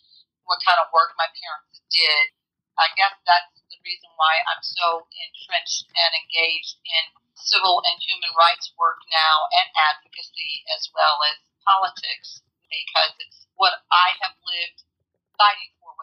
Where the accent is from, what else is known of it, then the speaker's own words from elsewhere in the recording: Illinois, United States; I grew up in Illinois, and I grew up in an environment where, you know, my parents were very politically active in the civil rights movement.